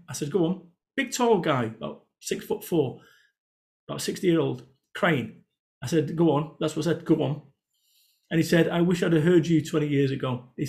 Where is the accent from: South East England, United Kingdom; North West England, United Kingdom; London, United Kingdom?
North West England, United Kingdom; Salford; I'm from Salford, Manchester.